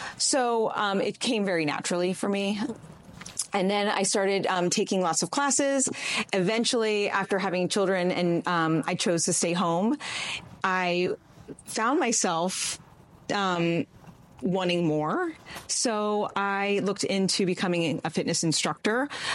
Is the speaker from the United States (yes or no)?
yes; Pennsylvania, United States; now in Annapolis, United States; So I'm from Pennsylvania originally, moved to Annapolis long time ago